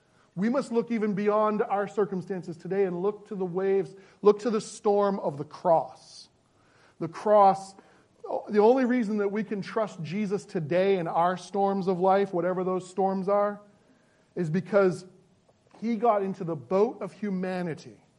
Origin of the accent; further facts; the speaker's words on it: United States; I'm an American, and independence is everything to me.